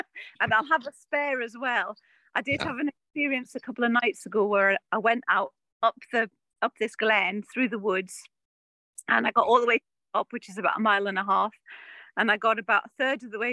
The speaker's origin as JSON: {"language": "English", "town": "Wooler", "region": "North East England", "country": "United Kingdom", "tie": "born or raised there", "said": "eventually I hope to reach Wooler, which is my hometown, and that's where my mum still is."}